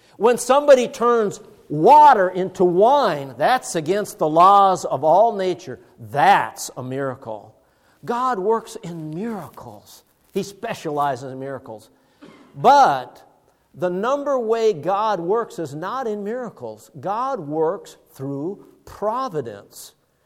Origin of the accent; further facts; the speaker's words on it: Duluth, Minnesota, United States; It was about 60 miles away from where I was raised in Duluth, Minnesota.